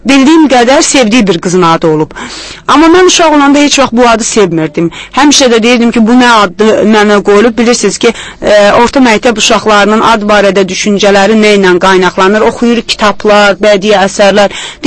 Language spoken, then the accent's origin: Azerbaijani; Düz Qırıqlı, Tovuz District, Azerbaijan; born there; Mənim doğulduğum kəndisə bu Kür çayının düz kənarında yerləşdiyinə görə bizdə kənar sözünə qıraq da deyilər